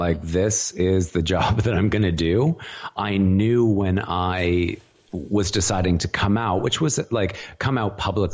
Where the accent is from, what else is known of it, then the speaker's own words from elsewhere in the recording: Saskatchewan, Canada; I had no role models growing up in Saskatchewan, you know, as a youngster.